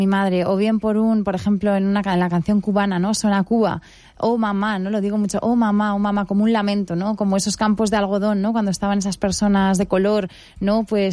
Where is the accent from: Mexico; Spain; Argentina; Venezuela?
Spain; Castile and León; son mis orígenes, los campos de girasol, que mis abuelos lo trabajaron, luego los viñedos, nosotros tenemos también, venimos de la zona del Prieto Picudo, entonces yo he vendimiado toda mi vida